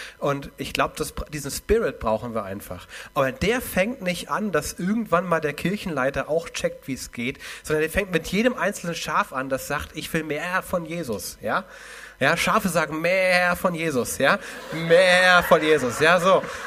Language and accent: German; Hamburg, Germany; Das ist stärker als bei uns in Hamburg, ich muss es einfach mal so sagen.